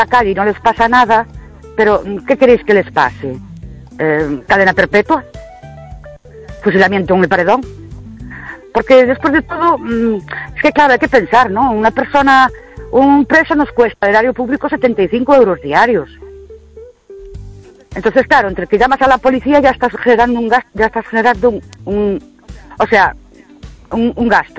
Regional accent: Ourense, Galicia, Spain; Buenas noches. … de Ourense.

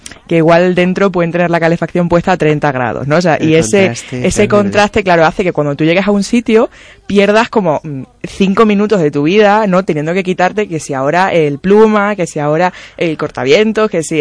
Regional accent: Seville, Andalusia, Spain; yo que vengo de Sevilla tenía la esperanza de poder ponerme aquí alguna chaqueta

